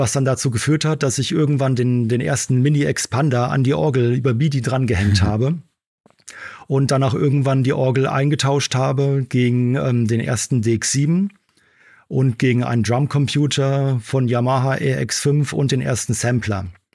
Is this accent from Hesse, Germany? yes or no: yes; Frankfurt, Hesse, Germany; Also ich bin ja Frankfurter. Und in Frankfurt ist dann auch viel passiert.